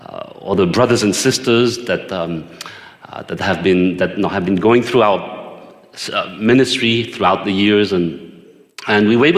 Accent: France; also born or lived in Hong Kong; You know, I'm not British, but I grew up in France. I was born in Hong Kong.

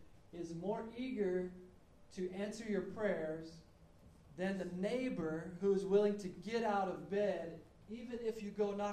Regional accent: United States; Here's my problem. As an American, we don't understand honor and shame.

